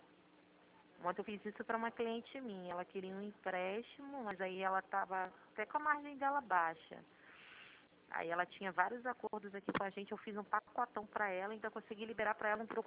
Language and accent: Portuguese; Rio de Janeiro, Brazil; moved away as an adult; now in Queimados, Brazil; Casei e fui morar em Queimados, né? Eu sou de Santa Cruz, eu sou do João 23.